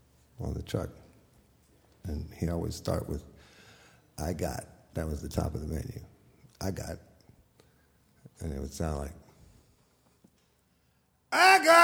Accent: New Orleans, Louisiana, United States; When I was growing up in New Orleans, we used to have a fruit and vegetable man that would come down the street twice a week.

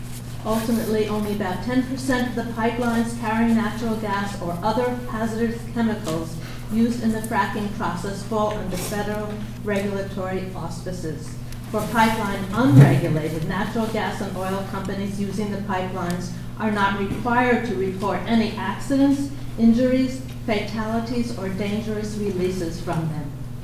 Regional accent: Catskill, New York, United States; I'm a Greene County resident. I come from Catskill.

